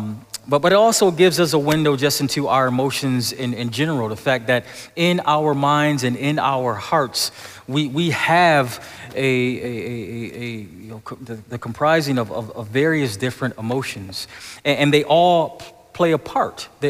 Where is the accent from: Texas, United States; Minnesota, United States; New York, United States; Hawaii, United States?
New York, United States; Buffalo; You see, I grew up in Buffalo, and snowed a lot, and I'm a Buffalo Bills fan.